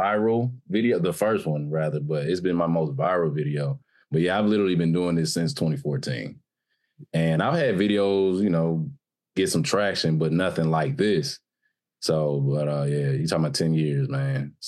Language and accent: English; Indianapolis, Indiana, United States; now in Georgia, United States; Born and raised in Indianapolis.